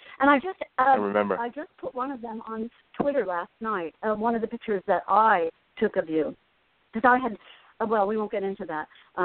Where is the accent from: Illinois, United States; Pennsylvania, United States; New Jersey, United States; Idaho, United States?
New Jersey, United States; Asbury Park; Hello, Asbury Park, because I'm from Asbury Park as well.